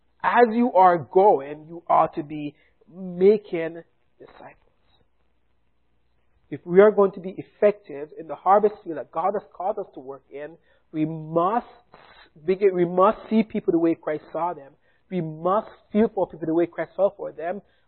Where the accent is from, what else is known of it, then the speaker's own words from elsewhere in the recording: Jamaica; now in United States; So I am from Jamaica, as I mentioned earlier.